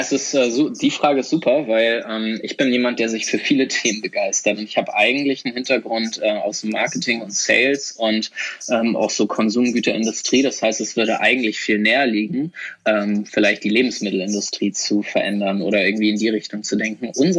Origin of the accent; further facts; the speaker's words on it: Hamburg, Germany; Ich komme nämlich auch aus Hamburg.